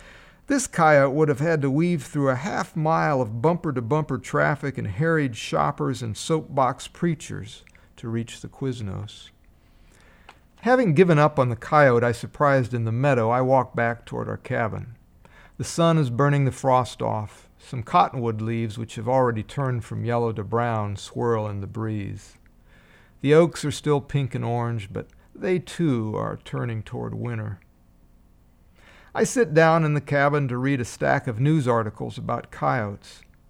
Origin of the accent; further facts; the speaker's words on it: Iowa, United States; I grew up in Iowa, fishing and hunting and walking the woods and fields of my friends' farms.